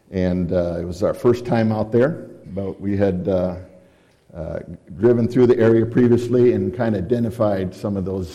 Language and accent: English; Wisconsin, United States; also born or lived in Minnesota; Very different duck hunting than I was brought up here in Wisconsin, in Minnesota.